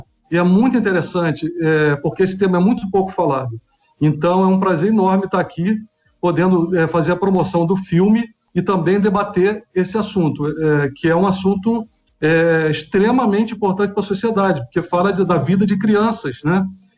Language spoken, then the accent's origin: Portuguese; Espírito Santo, Brazil; also born or lived in Rio de Janeiro; Eu moro no Espírito Santo, sou do Espírito Santo, né? Vim para cá para... Eu morei muitos anos no Rio